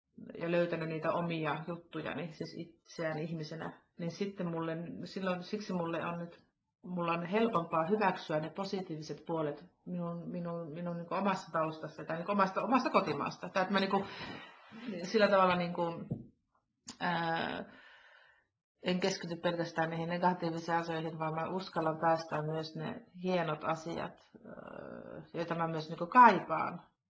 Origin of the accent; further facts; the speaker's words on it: Tornio, Lapland, Finland; moved away; kesäisin olen Suomessa ja menen niin kuin erityisesti Tornioon sitten, mistä mä oon kotoisin.